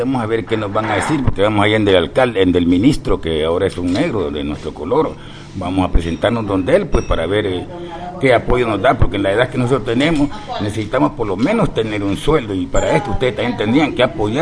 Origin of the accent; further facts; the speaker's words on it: Borbón, Esmeraldas, Ecuador; Soy de Borbón, pero mis padres vivían en el río Cayapa junto con los indígenas Cayapa. Y yo vivía también allá con ellos.